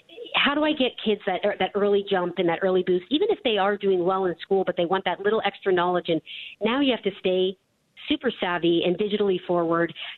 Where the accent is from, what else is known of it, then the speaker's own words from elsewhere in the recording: Erie, Pennsylvania, United States; You know, I grew up in Erie, Pennsylvania, in a very blue-collar family.